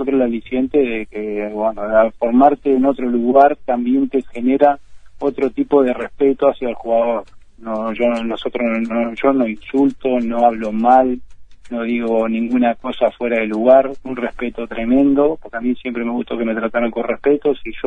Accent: Uruguay; a parecerse más a nosotros como somos los uruguayos, ¿no?

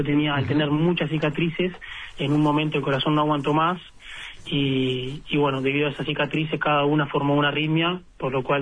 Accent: Minas, Lavalleja, Uruguay; yo cobertura médica yo tenía acá en Minas, porque yo soy de Minas, ¿no? Uh-huh. Bueno, en ese entonces estaba viviendo en Montevideo

